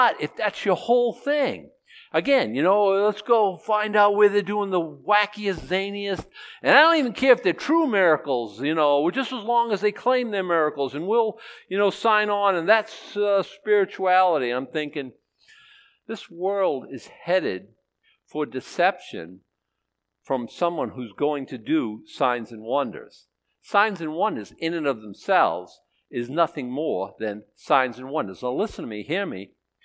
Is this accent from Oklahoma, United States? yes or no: no; Boston, Massachusetts, United States; born there; I've been political my whole life. I was born in Boston, okay?